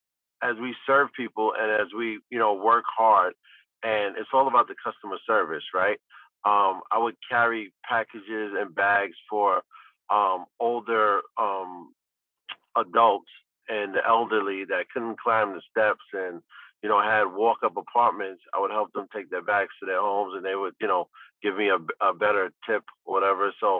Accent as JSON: {"language": "English", "town": "Brooklyn", "region": "New York", "country": "United States", "tie": "born or raised there", "said": "from, you know, myself growing up in Brooklyn. I had my first job when I was 12 years old."}